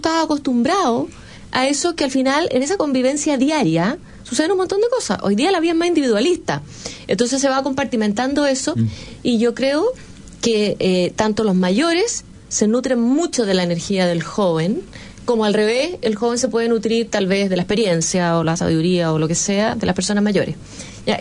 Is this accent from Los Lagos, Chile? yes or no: no; Ñuñoa, Santiago Metropolitan Region, Chile; Yo que soy de la Ñuñauca